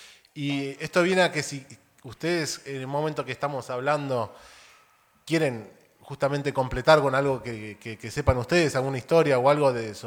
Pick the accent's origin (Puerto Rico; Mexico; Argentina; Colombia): Argentina; moved away as an adult; now in Montevideo, Uruguay; yo nací en el 77 y me fui hace como 20 años a Montevideo.